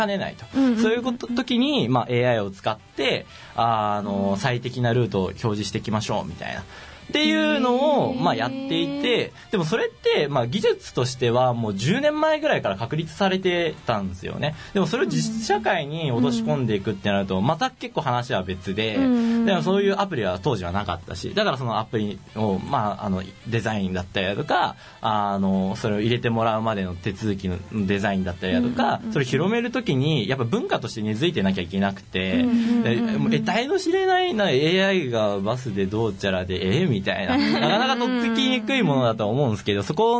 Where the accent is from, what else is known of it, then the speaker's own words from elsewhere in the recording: Yokohama, Kanagawa, Japan; now in Fukuoka, Japan; あ、横浜です。